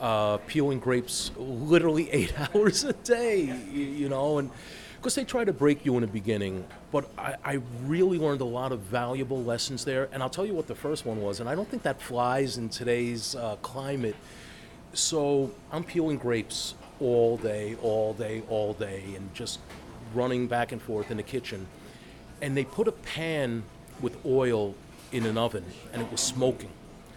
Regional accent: Bayonne, New Jersey, United States; I was born in Jersey City. New Jersey. This was in Bayonne.

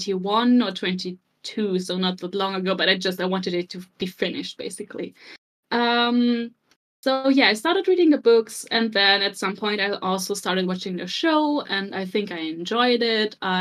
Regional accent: Germany; first language German; English is a second language; I'm from Germany, as you can hear.

